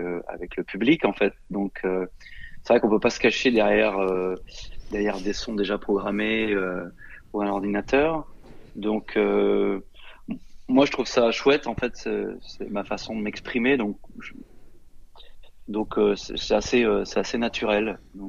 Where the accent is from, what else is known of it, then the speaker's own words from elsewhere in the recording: Nantes, Pays de la Loire, France; born there; now in Strasbourg, France; Je suis pas de Strasbourg à l'origine. Je suis nantais. Je suis né à Nantes, mais j'ai pas mal voyagé.